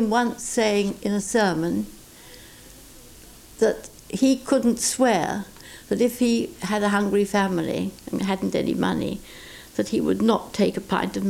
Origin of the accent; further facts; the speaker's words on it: East of England, United Kingdom; No, I was from Essex.